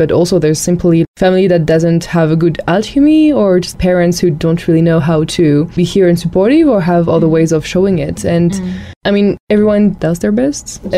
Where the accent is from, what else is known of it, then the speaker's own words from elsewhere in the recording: France; now in Gyumri, Armenia; I'm 24, I'm from France, and I'm currently a volunteer for AVC in Gyumri.